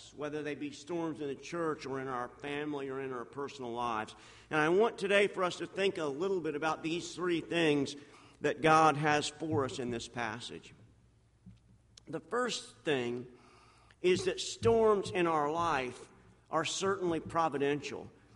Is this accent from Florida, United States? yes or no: yes; Fort Lauderdale, Florida, United States; but actually I'm from Fort Lauderdale, so the whole city of Fort Lauderdale, no one went to church.